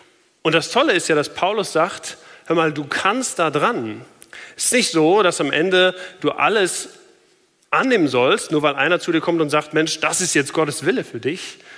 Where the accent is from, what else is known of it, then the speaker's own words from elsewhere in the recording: Germany; da musste ich als Deutscher direkt an eine Kartoffel denken.